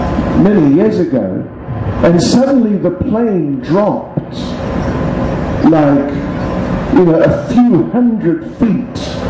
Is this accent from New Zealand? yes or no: yes; New Zealand; you're all South Africans, I'm from New Zealand.